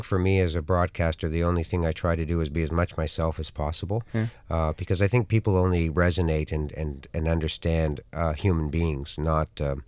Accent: Toronto, Ontario, Canada; It has been everywhere except in Toronto, my hometown. That really hurt me, because it is my hometown, and I know that it's a sport in Canada to put Toronto down, but, I mean, my family lives there, my friends for my whole life live there

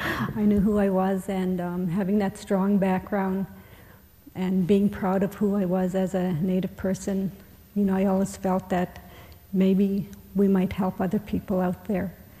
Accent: Inuvik, Northwest Territories, Canada; Growing up in Inuvik, kids always got picked to go on different events

